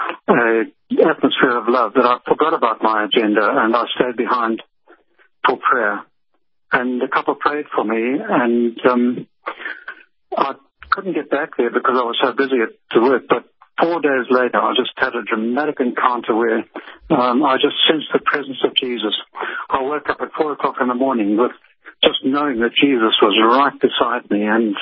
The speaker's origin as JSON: {"language": "English", "country": "Zimbabwe", "tie": "born or raised there", "also_born_or_lived": "South Africa", "said": "I actually grew up in Zimbabwe."}